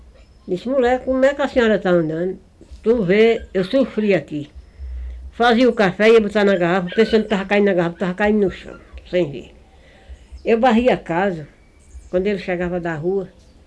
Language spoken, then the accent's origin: Portuguese; Pernambuco, Brazil; moved away as an adult; Eu me casei e vim para aqui. Eu não sou nem daqui, sou de Pernambuco. E meu pai veio para aqui, veio morar para aqui